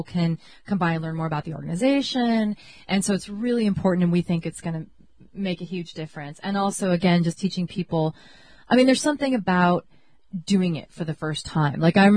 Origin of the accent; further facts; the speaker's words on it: Santa Cruz, California, United States; I went to Santa Cruz Indie Media because I wanted to know what was going on in my hometown.